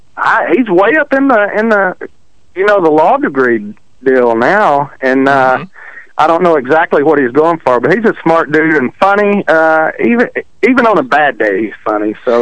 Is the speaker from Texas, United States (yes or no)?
yes; Texas, United States; accent: country; because I grew up in Texas, and I got the country accent, and I live in the country and stuff